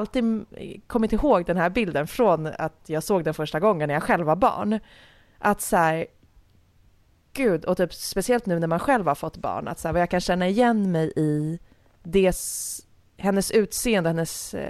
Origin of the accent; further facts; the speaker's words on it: Älta, Stockholm County, Sweden; Sen bestämde sig mina föräldrar för att pappa skulle bygga ett hus till oss. Så min barndom tillbringades i Älta.